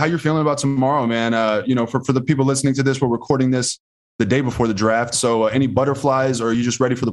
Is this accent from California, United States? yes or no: no; Houston, Texas, United States; so I'm from Houston, sorry. I'm a big Rockets guy